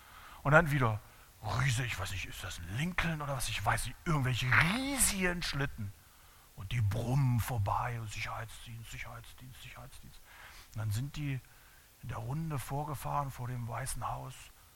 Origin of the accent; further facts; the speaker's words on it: Schönebeck, Saxony-Anhalt, Germany; Schönebeck an der Elbe, ein kleiner Ort, klein siehst du mich nicht, in Sachsen-Anhalt, Provinz.